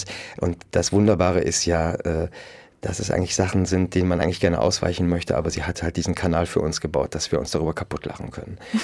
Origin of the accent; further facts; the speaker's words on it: Mönchengladbach, North Rhine-Westphalia, Germany; now in Cologne, Germany